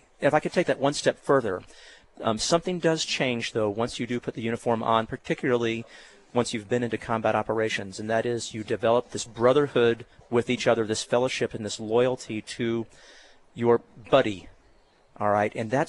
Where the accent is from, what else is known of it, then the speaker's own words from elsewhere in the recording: Texas, United States; now in Tucson, United States; Well, I was born in West Texas. My dad was an oil man. And we moved around quite a bit, eventually settling down in a town north of Houston.